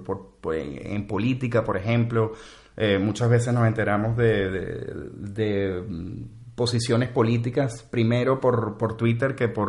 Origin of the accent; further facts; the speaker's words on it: Venezuela; Y bueno, ya lo habrás notado por mi acento, yo soy venezolano.